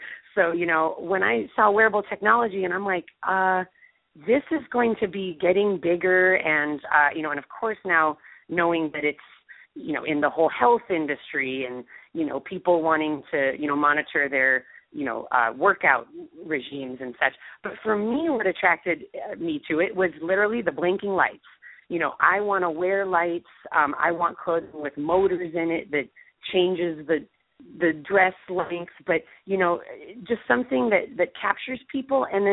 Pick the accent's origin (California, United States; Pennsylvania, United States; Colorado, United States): California, United States; I had no idea was even happening, and I'm from the Bay Area.